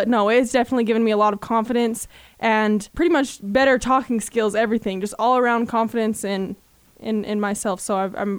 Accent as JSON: {"language": "English", "region": "Utah", "country": "United States", "said": "my bio is I am 20 years old and I am from Carbon County."}